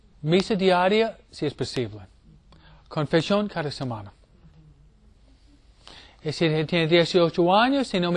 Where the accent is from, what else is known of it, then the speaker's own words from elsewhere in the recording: New York, United States; Si yo lo reza, 13 minutos, porque soy de Nueva York.